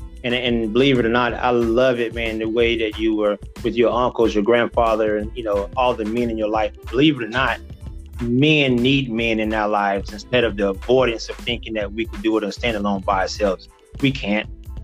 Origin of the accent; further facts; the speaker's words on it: Florida, United States; So growing up in South Florida, and a lot of people don't know it, that Florida is the second largest state that runs cattle. And growing up in Florida, I'm around it all the time.